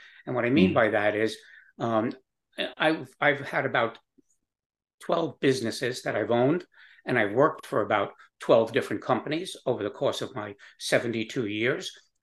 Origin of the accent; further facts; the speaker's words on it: Florida, United States; I moved to Atlanta from Florida, which is where I lived at the time. Loved where I lived. It was up by a beautiful lake, Lake Lanier, just a little bit north of you, where you are. And it was nice. I did miss the coast, which is where I grew up